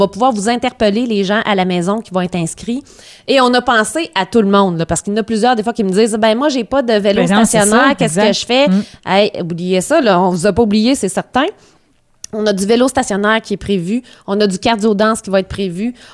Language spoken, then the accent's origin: French; Quebec, Canada; ville de Québec. Puis là, j'avais le goût de revenir dans mon patelin parce que je suis jamais déménagée.